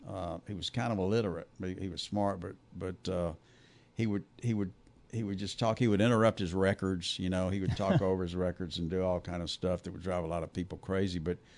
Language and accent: English; Memphis, Tennessee, United States; Like I'm from Memphis, and it was just a big melting pot.